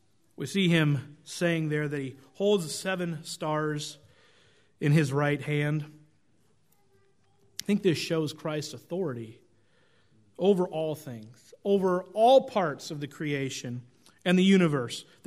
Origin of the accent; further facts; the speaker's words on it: Oregon, United States; Growing up in Oregon, we often went to the Pacific Ocean